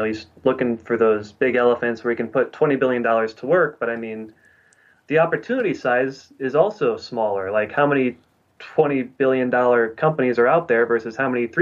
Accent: Omaha, Nebraska, United States; I mean, I'm from Omaha, Nebraska originally.

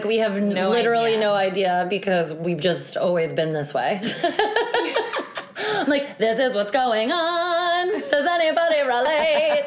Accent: New England, United States; I'm from New England.

